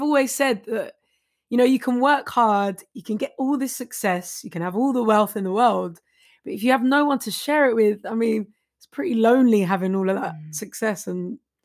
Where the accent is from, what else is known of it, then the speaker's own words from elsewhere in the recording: Walthamstow, London, United Kingdom; You know, I'm from Walthamstow, East 17.